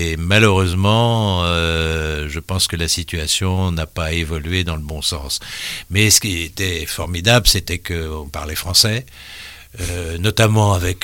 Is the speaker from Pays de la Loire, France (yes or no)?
yes; Pays de la Loire, France; also born or lived in La Baule; Moi, j'aime la France. Hein. Je suis français. J'aime la Baule parce que j'y ai vécu 75 ans.